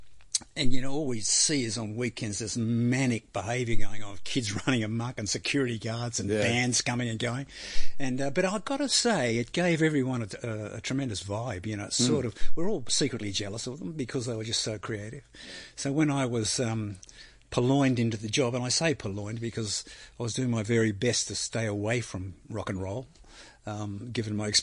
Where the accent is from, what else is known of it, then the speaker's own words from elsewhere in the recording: South Yarra, Victoria, Australia; also born or lived in New Guinea; The family home is South Yarra. I bought it in Brighton, and we were living at the time in New Guinea.